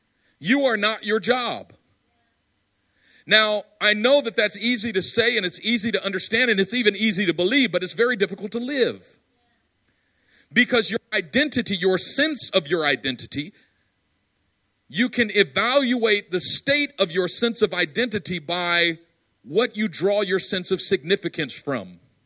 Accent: Oakland, California, United States; Now, I grew up in East Oakland. I had a lot of discernment.

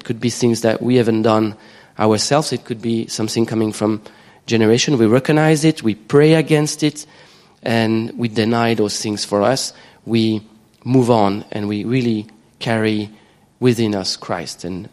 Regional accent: Switzerland; now in Asia; I'm from Switzerland. Usually, if you have to classify me, I'm a Caucasian. But here I am. I live in Asia

